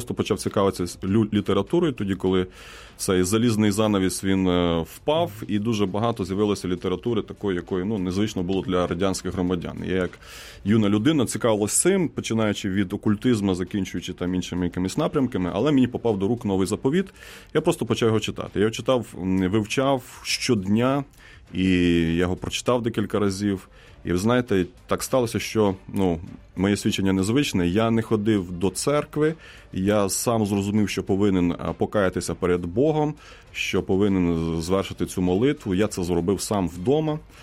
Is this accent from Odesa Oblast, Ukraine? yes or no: yes; Tatarbunary, Odesa Oblast, Ukraine; це я родом з Одещини, це південь Одеської області, Бесарабія, місто Татарбунари.